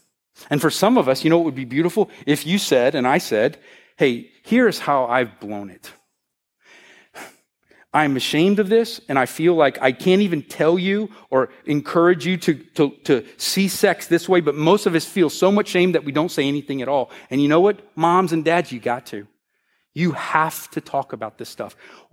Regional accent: United States; As an American, where individualism is, you know, what we think that is the highest value.

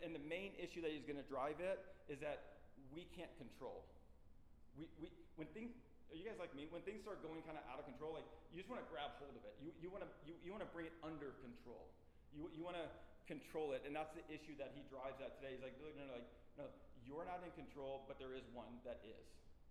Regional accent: St. Louis, Missouri, United States; I grew up in St. Louis, and so you like the Blues are the team in St. Louis

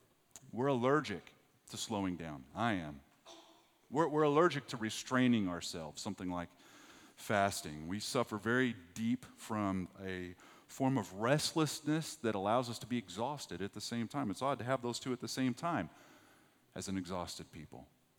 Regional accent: Texas, United States; I didn't even know what Ash Wednesday, I'm from West Texas. I didn't even know what Ash Wednesday was.

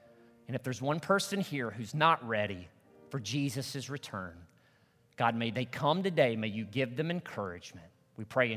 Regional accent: Arkansas, United States; also born or lived in Illinois / North Carolina / Georgia; We moved from Arkansas to Illinois, from Illinois to North Carolina, from North Carolina back to a different part of Illinois, then from Illinois to Georgia, and then from Georgia, we finally moved back home to Arkansas, where we planted ourselves back in 1988.

